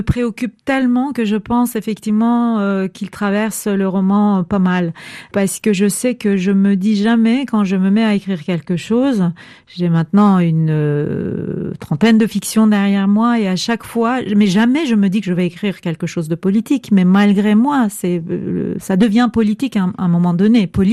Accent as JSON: {"language": "French", "country": "Turkey", "said": "c'est vraiment mon pays d'origine que j'aime infiniment, mais c'est vrai que l'ancienne Turquie est en train de mourir."}